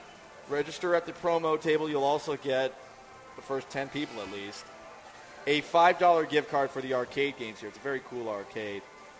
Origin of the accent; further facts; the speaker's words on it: Northeast, United States; I was raised in the Northeast.